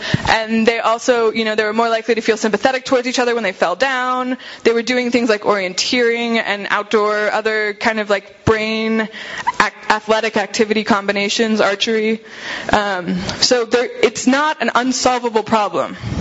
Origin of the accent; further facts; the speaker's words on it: Seattle, Washington, United States; I'm from Seattle, so I see it a lot and I think about it a lot.